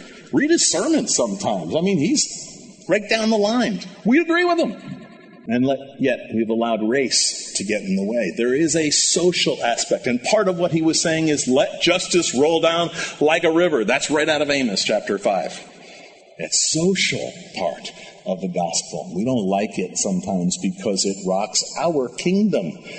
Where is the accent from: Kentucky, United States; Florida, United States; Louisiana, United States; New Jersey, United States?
New Jersey, United States; born there; I was born in New Jersey before I was born again.